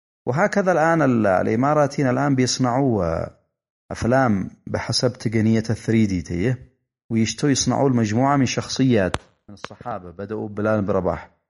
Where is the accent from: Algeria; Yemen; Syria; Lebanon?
Yemen; إحنا كشعب يمني أنصار لرسول الله صلوات الله عليه وعلى آله